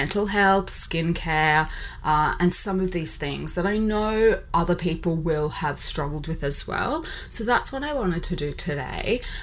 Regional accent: Australia; moved away; as an Aussie living overseas, it's next to impossible for me to go home to Australia at the moment

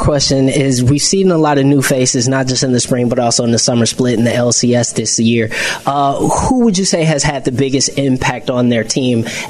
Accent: Detroit, Michigan, United States; we're from Detroit, so we're looking very much so forward to the summer split finals

